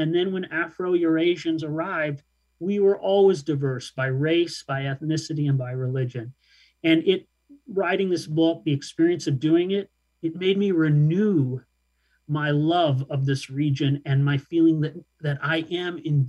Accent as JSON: {"language": "English", "town": "Mount Vernon", "region": "Illinois", "country": "United States", "tie": "born or raised there", "said": "it changed my mind about my experience growing up in Mount Vernon in Southern Illinois. I certainly felt out of place in Southern Illinois. My color, my brown skin, was an issue."}